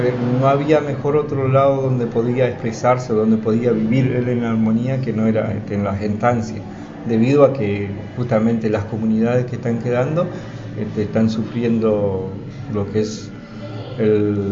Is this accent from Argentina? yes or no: yes; Cusamen, Chubut, Argentina; born there; soy nacido en Cusamen, que es mi descendencia territorial, y mi descendencia sanguínea es